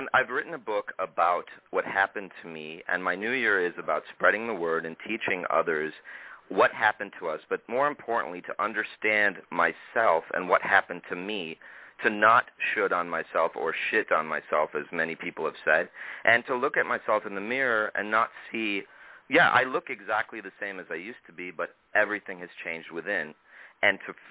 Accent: New York City, New York, United States; Yeah, I'm from New York.

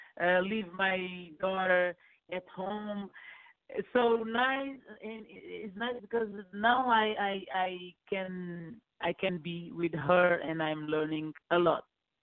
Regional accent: Lisbon, Portugal; born there; English is a second language; I was born in Lisbon, and this return to my roots was very important for me.

